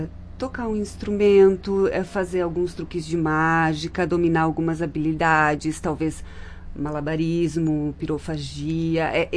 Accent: Garibaldi, Rio Grande do Sul, Brazil; now in Caxias do Sul, Brazil; Eu sou de Garibaldi.

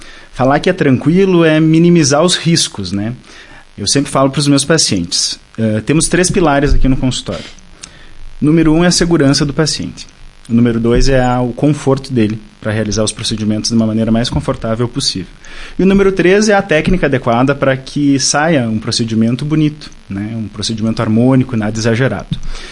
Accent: São José do Ouro, Rio Grande do Sul, Brazil; now in Bento Gonçalves, Brazil; Sou natural de São José do Ouro, atualmente moro em Bento Gonçalves

